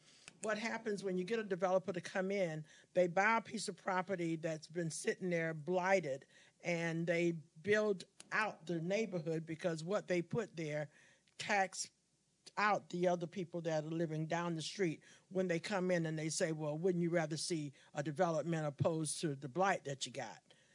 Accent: Savannah, Georgia, United States; I'm from Savannah, Georgia.

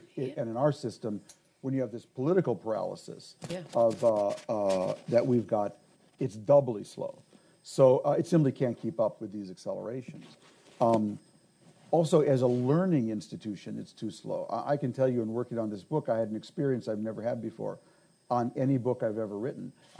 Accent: Minneapolis, Minnesota, United States; I was just home in my hometown, and Minneapolis has 2.9% unemployment.

